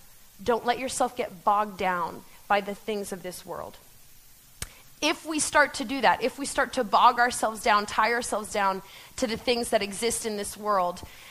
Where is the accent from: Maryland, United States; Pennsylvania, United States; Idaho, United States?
Pennsylvania, United States; now in Ohio, United States; But I grew up in Pennsylvania, in kind of Pennsylvania Dutch country. Is anyone else from Pennsylvania Dutch country?